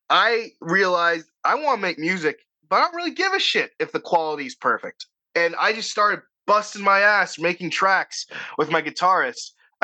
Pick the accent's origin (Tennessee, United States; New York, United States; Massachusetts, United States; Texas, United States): Massachusetts, United States; Boston; I was born in Boston and in 1998. I'm a zillennial. And I grew up in Dorchester.